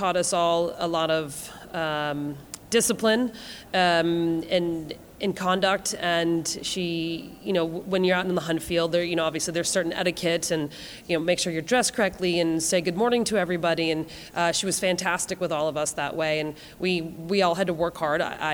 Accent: Manchester, Massachusetts, United States; Well, I started riding in, I grew up in Manchester, Massachusetts

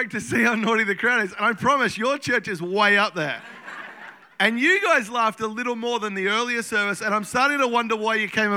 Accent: Melbourne, Victoria, Australia; I grew up in Melbourne, Australia.

